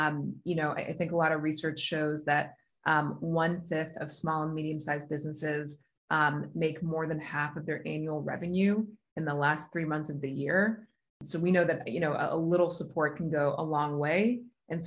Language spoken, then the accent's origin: English; California, United States; now in Cleveland, United States; You know, I'm from California originally, but being in Cleveland